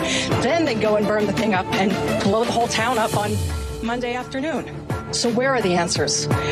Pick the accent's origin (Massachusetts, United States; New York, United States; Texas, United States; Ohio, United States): Ohio, United States; East Palestine; I'm from East Palestine, 27-year resident.